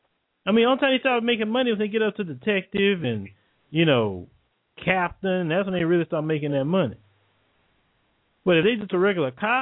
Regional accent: Port Arthur, Texas, United States; Like, I'm from Port Arthur. You know what I'm saying? You know … from Port Arthur? I'm from there.

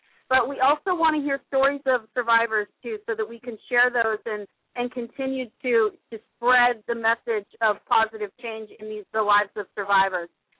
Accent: Boston, Massachusetts, United States; Hey, I'm from Boston. Bring it on.

